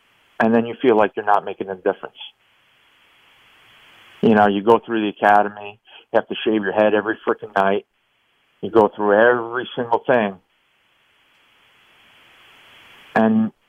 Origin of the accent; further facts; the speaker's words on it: New Jersey, United States; you know, I'm from New Jersey, and I flew down to Florida.